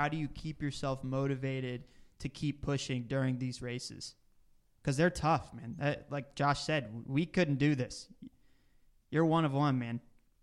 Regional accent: Dallas, Texas, United States; I grew up in Dallas, so I'm a huge Dallas Mavericks fan.

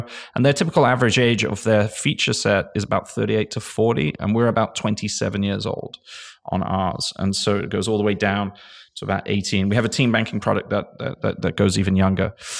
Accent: England, United Kingdom; now in United States; I'm English. I came from England.

